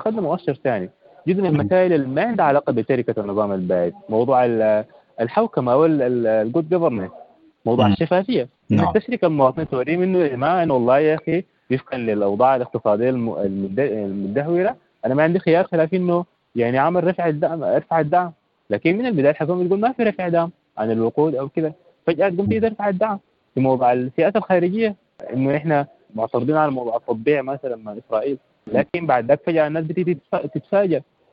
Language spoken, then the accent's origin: Arabic; Sudan; نتفق أول إحنا كسودانيين كيف يدار السودان؟